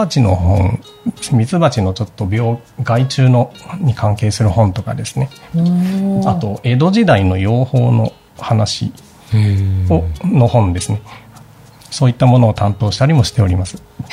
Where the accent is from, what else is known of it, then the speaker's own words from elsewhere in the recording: Yamagata, Japan; 出身は山形県です。